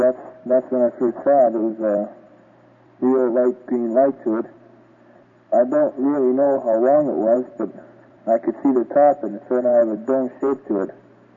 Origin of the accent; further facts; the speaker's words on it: Taber, Alberta, Canada; from Taborn in Alberta.